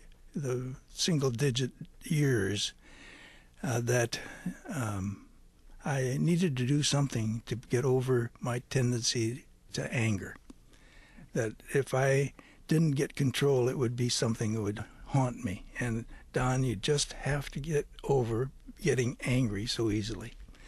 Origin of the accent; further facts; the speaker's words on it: California, United States; also born or lived in Minnesota; it was kind of a requirement that Scandinavians be born in Minnesota, so I was born in Minnesota. But at the age of two, health problems in the family caused my dad to give up being a farmer, and we moved to Southern California.